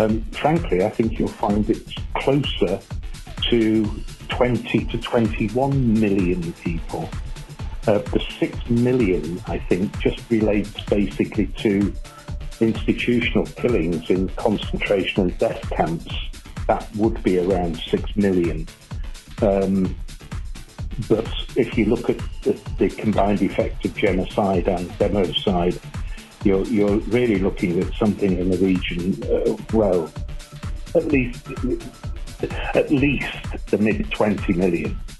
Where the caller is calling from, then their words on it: Ireland; I'm calling from Ireland.